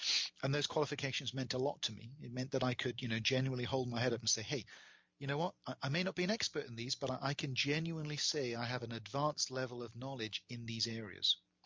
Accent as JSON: {"language": "English", "region": "Wales", "country": "United Kingdom", "moved": "as an adult", "said": "I'm still very Welsh, so I was born in Wales. If someone asks me where home is still Wales, even though I left Wales when I was 20. So 35 years ago I left Wales, but it'll always be my home."}